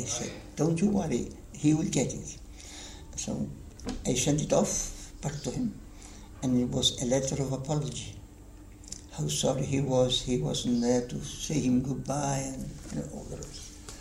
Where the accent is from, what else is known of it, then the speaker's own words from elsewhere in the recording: Gibraltar; I said, I come from Gibraltar. Oh, yes. Have you been here before? And I said, yes, during the war.